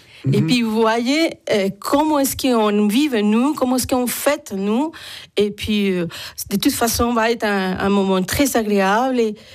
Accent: Bogotá, Bogotá Capital District, Colombia; Je viens de la Colombie.

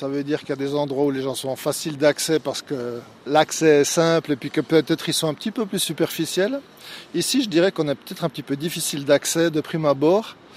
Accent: Saint-Imier, Bern, Switzerland; je suis de Saint-Imier, natif de Saint-Imier. J'ai fait toutes mes écoles à Saint-Imier, après je suis parti pour mes études à Genève, j'ai travaillé un moment à Bâle et puis je suis revenu ici

